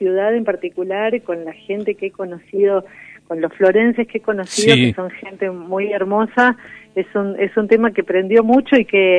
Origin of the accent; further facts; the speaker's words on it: Buenos Aires, Argentina; Sí. Nacida en el barrio de Palermo.